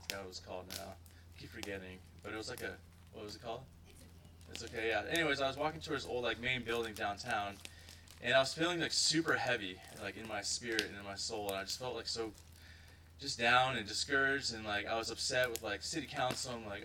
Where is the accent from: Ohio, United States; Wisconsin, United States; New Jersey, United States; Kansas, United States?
Ohio, United States; are you Russian? I was like, no, I'm this guy from Ohio. I'm not Russian. And I told him, you know, my family's Serbian